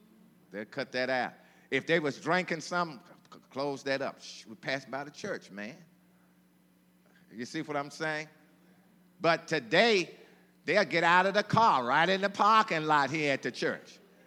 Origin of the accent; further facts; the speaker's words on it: Mississippi, United States; now in Texas, United States; You know, I'm from Mississippi, you know.